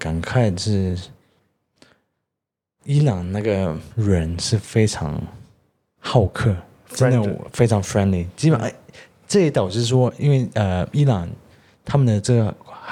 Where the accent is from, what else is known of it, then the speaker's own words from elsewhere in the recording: Indonesia; 就作为在印尼土生土长的一个印尼人，我们还是所谓的中国人，